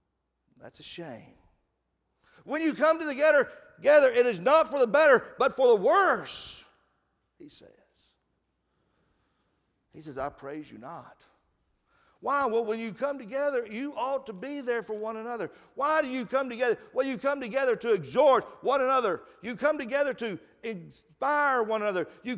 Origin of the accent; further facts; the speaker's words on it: Athens, Alabama, United States; And we'll say, well, we're from Alabama. And they'll say, well, I thought so. I could tell by your accent. You know, well, that's okay. I'm proud of Alabama. And they'll say, where at? And I'll say, Athens.